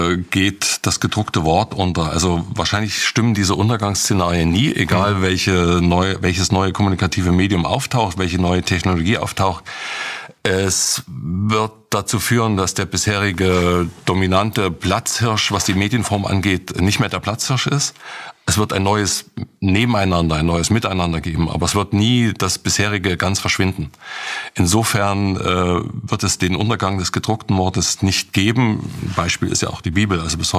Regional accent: East Germany, Germany; weil ich bin in der DDR groß geworden. Es war für mich vertrautes Gebiet.

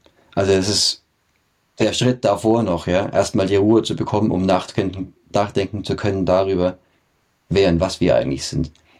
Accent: Germany; moved away; ich beobachte meine alte Heimat sehr von außen und ich muss sagen, ich habe, glaube ich, auch einen relativ guten und differenzierten Blick auf Deutschland von außerhalb.

